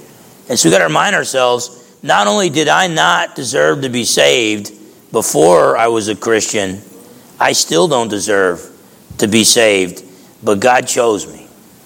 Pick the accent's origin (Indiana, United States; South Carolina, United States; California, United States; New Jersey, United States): New Jersey, United States; Look, let me tell you, I grew up in New Jersey, a lot of cities in New Jersey, a lot of tall guys are good basketball players.